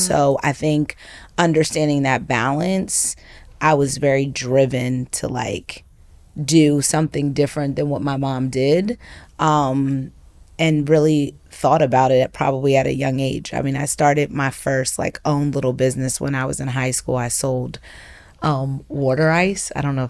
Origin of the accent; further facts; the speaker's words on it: New Jersey, United States; I grew up in New Jersey with my mom. She was a single parent.